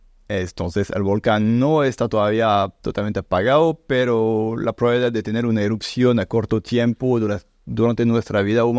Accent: Clermont-Ferrand, Auvergne-Rhône-Alpes, France; Spanish is a second language; now in Costa Rica; Soy originalmente de la parte central de Francia, que se llama Clermont-Ferrand, que es bastante lejos de París, por ejemplo, que es la referencia de todos. Es una parte volcánica, pero los volcanes no son activos, son volcanes dormidos.

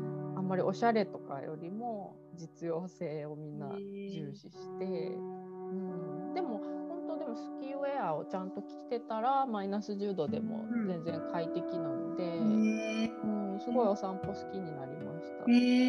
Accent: Hyogo, Japan; also born or lived in Tokyo; 出身は兵庫県で、うん、で最後はあの東京で働いてたんで、

